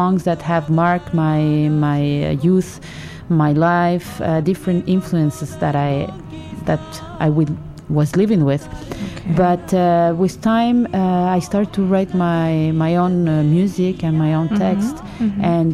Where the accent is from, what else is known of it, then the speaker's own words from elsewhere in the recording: Buenos Aires, Argentina; also born or lived in Montevideo, Uruguay; now in Montreal, Canada; I'm Uruguayan born. I grew up in Buenos Aires. I was born in Montevideo, Uruguay, and I grew up in Buenos Aires. And I've been living in Montreal, Quebec for the last almost 30 years. So I grew up most of my life here.